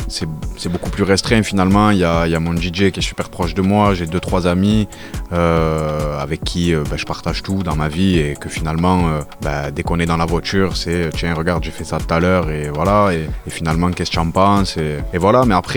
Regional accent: Marseille, Provence-Alpes-Côte d'Azur, France; Le Vélodrome, c'est le cœur de Marseille. Je suis Marseillais

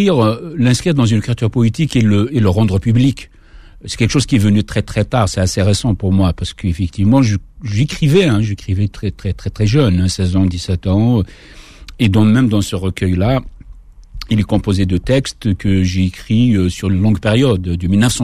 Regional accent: Kabylie, Algeria; je suis reparti sur les lieux de mon enfance d'ailleurs, donc à Ifli, Saint-Exirte, Kabylie-Maritime, sur les lieux de l'enfance, les lieux de la guerre, puisque moi je suis un enfant de la guerre, j'avais 11 ans à l'indépendance.

